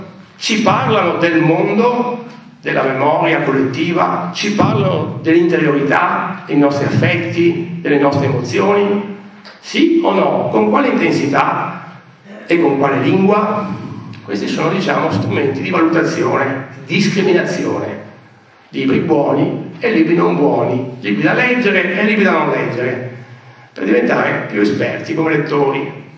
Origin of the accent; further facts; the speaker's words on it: Venice, Veneto, Italy; a Porto Marghera, vicino a dove sono nato io, sono veneziano, avevo Porto Marghera davanti agli occhi